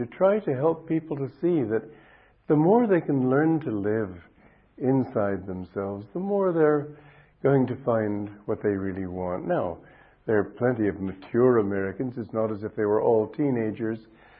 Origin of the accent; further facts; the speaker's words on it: Romania; English is a second language; I grew up mainly, I was born in Romania, which is a humble country.